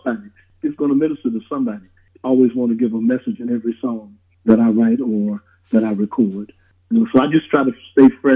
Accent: Chicago, Illinois, United States; Oh, man, growing up in gospel for me was amazing

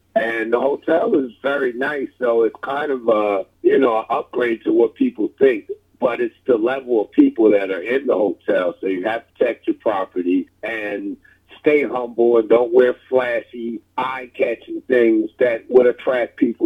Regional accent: New Jersey, United States; because I was from Jersey, so I didn't know how New York moved

